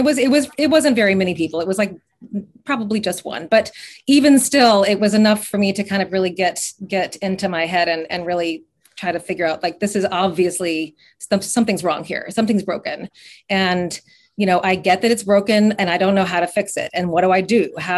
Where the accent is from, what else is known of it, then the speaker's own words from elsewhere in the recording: Knoxville, Tennessee, United States; I grew up with spirituals. I grew up in Knoxville, Tennessee, and my father's a church music director